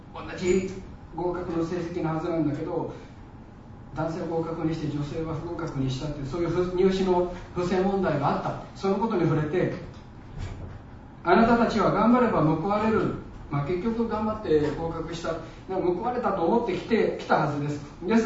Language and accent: Japanese; Kansai, Japan; 私も関西の人間ですから、